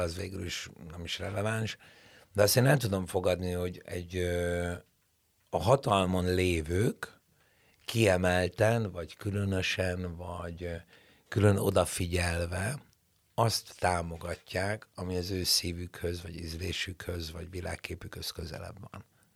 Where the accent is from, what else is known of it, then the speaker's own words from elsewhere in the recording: Hungary; Az, hogy én magyar vagyok. Az, hogy én ebben a közegben nőttem föl, itt dolgoztam